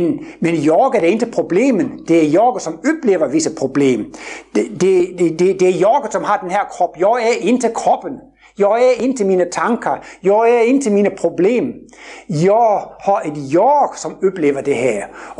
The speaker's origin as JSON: {"language": "Swedish", "region": "Jutland", "country": "Denmark", "tie": "born or raised there", "said": "när jag var barn på Jylland, det var mycket fattiga och man hade fem bröder"}